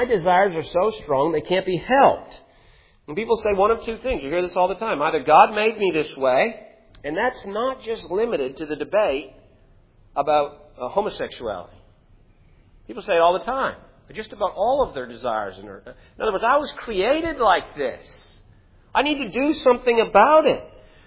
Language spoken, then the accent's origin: English; Canada; As you know, I'm a Canadian.